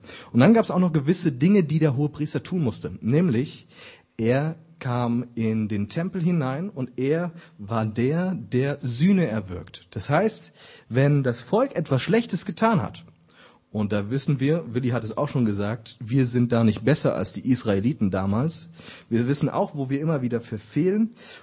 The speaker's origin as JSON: {"language": "German", "region": "Hesse", "country": "Germany", "said": "dann sieht man unten noch so Gebämsel, sagt man bei uns in Hessen, wie würde man bei euch sagen"}